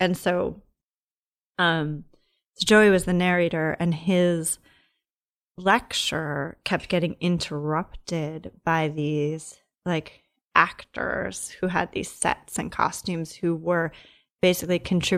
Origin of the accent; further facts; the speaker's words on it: Long Island, New York, United States; I grew up in Long Island. Then I was, you know, went to college, came back, was living in Brooklyn, in Greenpoint, working at a gallery in Chelsea.